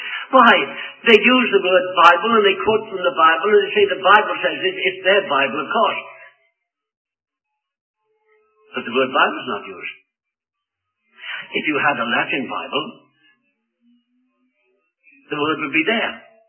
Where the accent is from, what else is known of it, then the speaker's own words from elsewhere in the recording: United Kingdom; and I'm British